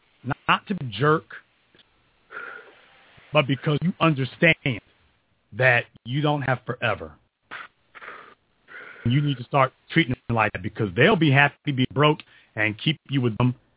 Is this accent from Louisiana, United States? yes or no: yes; Louisiana, United States; I'm sad to say I'm from Louisiana.